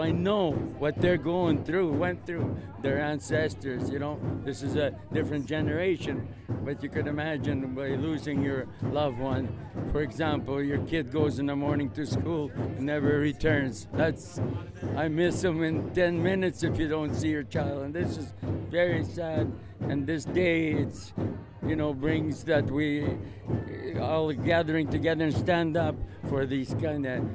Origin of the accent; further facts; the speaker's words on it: Nelson, British Columbia, Canada; born there; I was born here in Nelson, but my grandma, she was, from Kiev, Ukraine, and then lived in the Kootenays